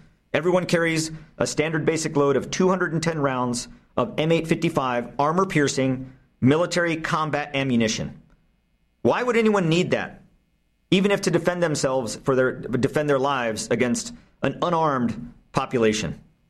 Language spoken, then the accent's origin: English; United States; concerns me as an American.